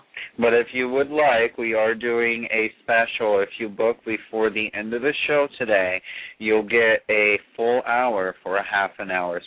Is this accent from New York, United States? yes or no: no; Florida, United States; Okay, I miss the warmth. I'm from Florida, honey, that's why I'm asking.